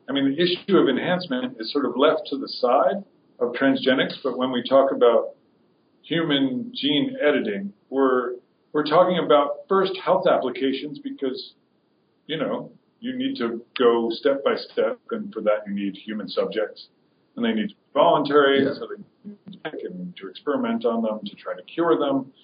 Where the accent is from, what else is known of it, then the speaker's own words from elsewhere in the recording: Woodstock, New York, United States; I grew up in Woodstock, New York, and this is sort of like the center of hippie culture.